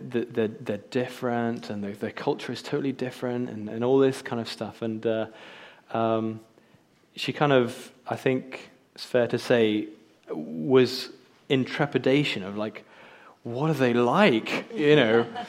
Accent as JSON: {"language": "English", "country": "Japan", "tie": "born or raised there", "said": "I grew up in Japan, but spent most of my time with other foreigners."}